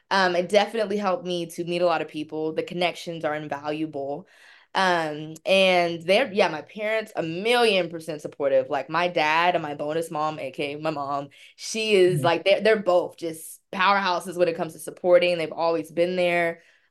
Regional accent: Louisiana, United States; born there; also born or lived in Utah / Virginia / Germany; I've lived in like Utah, already mentioned Virginia. I was born in Louisiana. I, lived in Germany for a couple of years when I was younger. I was a baby though

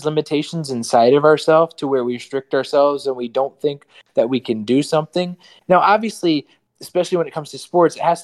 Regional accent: Sturgis, Michigan, United States; So growing up in Sturgis, Michigan, if any of your viewers don't know, it's a very small town where Jake and I grew up with.

